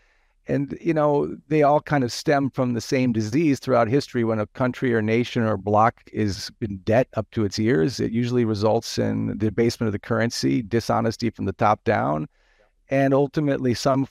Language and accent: English; United States; moved away; I'm as American as apple pie, although I've spent many decades overseas.